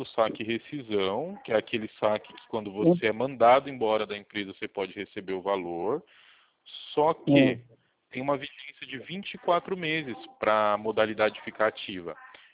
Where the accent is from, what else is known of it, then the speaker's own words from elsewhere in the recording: Itu, São Paulo, Brazil; Eu sou aqui de Itu, São Paulo